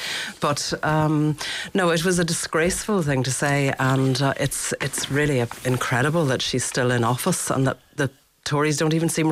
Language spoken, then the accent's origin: English; Derry, Northern Ireland, United Kingdom; I grew up in Derry in the 70s